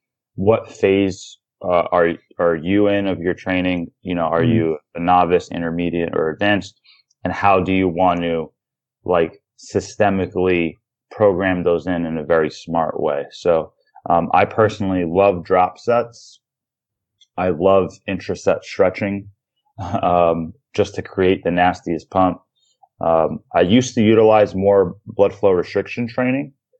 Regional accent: New York, United States; So I'm a New Yorker. I'm from New York.

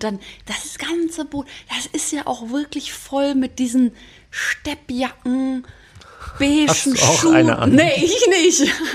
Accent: North Rhine-Westphalia, Germany; sind wir zum Biggesee gefahren, in Sauerland. Das ist ja meine Heimat.

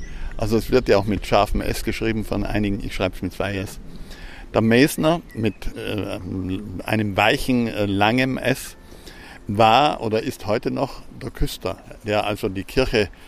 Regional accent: Villnöß, Trentino-Alto Adige, Italy; in Südtirol, kommen aus dem Vilnöstal, wo ich herkomme.

